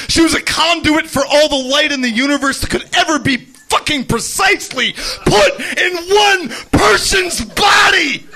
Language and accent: English; East Coast, United States; I'm from the East Coast, and if there's something I'm known for, it's definitely my grip.